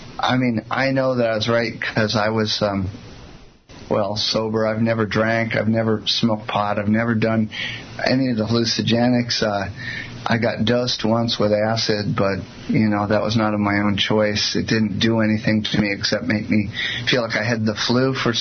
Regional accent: New York, United States; born there; Well, let's see. I lived in New York. I was born in New York.

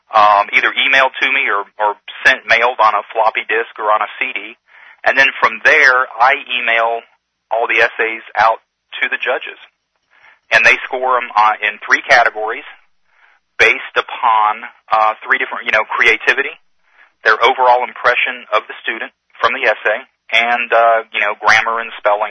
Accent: Texas, United States; You know, I'm from Texas. It's in the 80s down home, and I'm up here, you know, in snow and ice.

